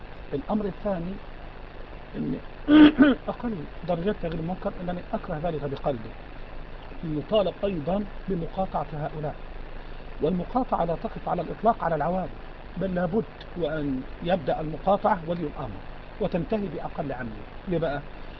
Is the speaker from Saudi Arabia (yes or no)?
no; Kuwait; وأنا من الكويت في هذه الأيام